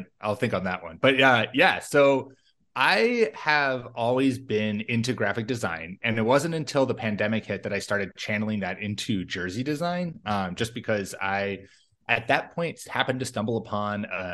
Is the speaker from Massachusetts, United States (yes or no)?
yes; Massachusetts, United States; moved away as an adult; now in Minnesota, United States; I grew up outside of Boston, just moved to Minnesota